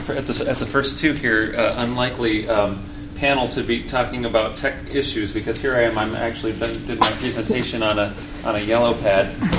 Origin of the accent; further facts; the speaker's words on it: Midwest, United States; As a kid, growing up in the Midwestern U.S., in the 70s and 80s